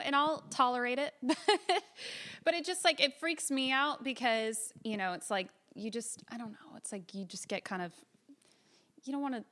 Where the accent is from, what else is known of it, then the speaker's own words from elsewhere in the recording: California, United States; also born or lived in Florida / Marietta, Georgia; I was born in Florida, and then we lived in Marietta, Georgia until I was five. And then we moved to California.